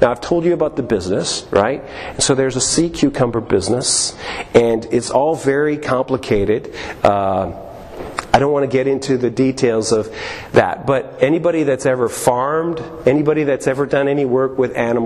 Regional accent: Alberta, Canada; near where I grew up in Alberta

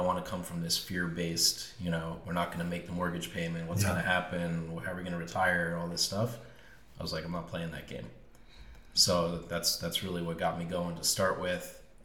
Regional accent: Long Island, New York, United States; I grew up in Long Island, New York. My mom's Romanian. My dad's Italian.

